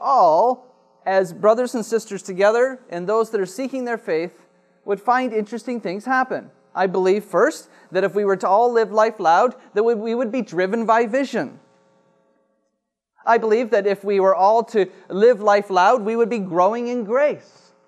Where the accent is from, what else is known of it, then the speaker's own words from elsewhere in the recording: Canada; As a Canadian trying to understand what is truth